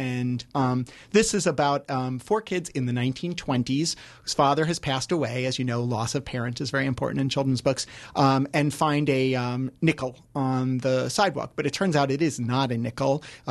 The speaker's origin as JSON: {"language": "English", "region": "New York", "country": "United States", "tie": "born or raised there", "said": "And when I was a teenager, I went into Manhattan, because I grew up in New York"}